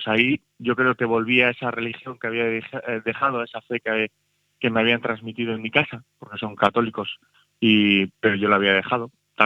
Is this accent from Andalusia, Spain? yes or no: no; Santander, Cantabria, Spain; born there; mi formación en Santander nací, aunque mi padre es segoviano y la familia de mi padre es segoviana.